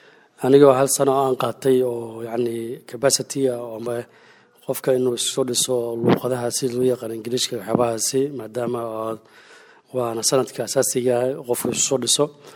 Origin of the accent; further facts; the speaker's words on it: Mogadishu, Banaadir, Somalia; born there; anigu waxaan ku dhashay magaalada Muqdisho caasimadda dalka ummada Soomaaliyeed kun sahal boqol sagaashan iyo lixdii ayaan dhashay isbitaal ku yaalo degmada Kaaran ayaan ku dhashay